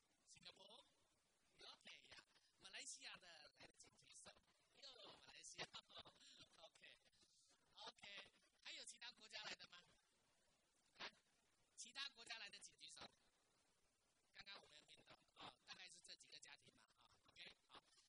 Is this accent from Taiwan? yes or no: yes; Taiwan; 那我是从台湾来，所以又从台湾来的